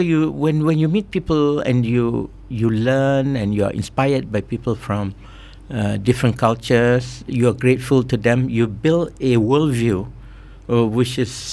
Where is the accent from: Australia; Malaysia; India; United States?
Malaysia; George Town, Penang; I grew up in Penang, Georgetown.